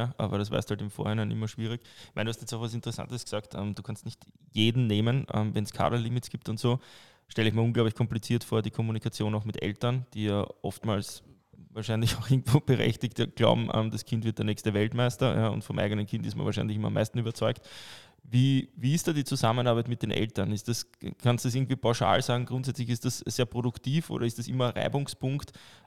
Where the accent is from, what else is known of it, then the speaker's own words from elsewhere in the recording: Austria; was ja meistens bei uns in Österreich nicht Privatbetreiber sind